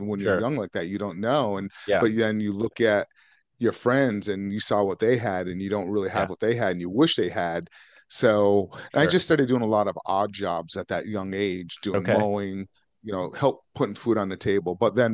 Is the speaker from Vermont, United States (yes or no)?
yes; Vermont, United States; I grew up in Vermont, so it was really cold.